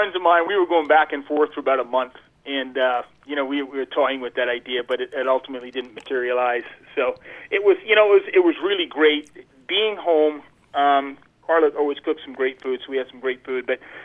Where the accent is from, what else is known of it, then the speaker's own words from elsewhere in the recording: Fall River, Massachusetts, United States; Yeah, I'm from Fall River, Massachusetts.